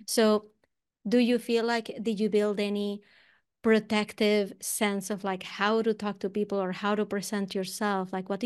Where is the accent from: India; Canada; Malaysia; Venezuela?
Venezuela; English is a second language; now in United States; It's like like right now I am from Venezuela, but whenever I talk to Venezuelans, I sound more Puerto Rican because I have been in the US for so long. But then when I speak in English, I speak with an accent.